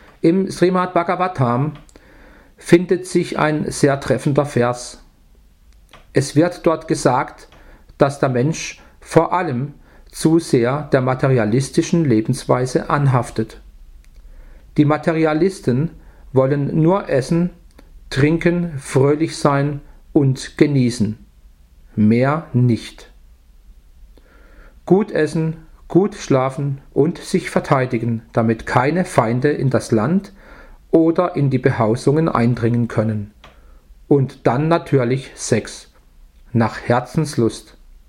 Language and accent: German; India; Ich wurde in Indien geboren, wuchs heran, heiratete dann und verbrachte ein paar schöne Jahre mit meiner Frau.